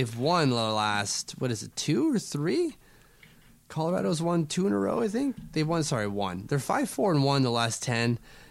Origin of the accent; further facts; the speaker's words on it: Canada; No, I don't. I'm Canadian.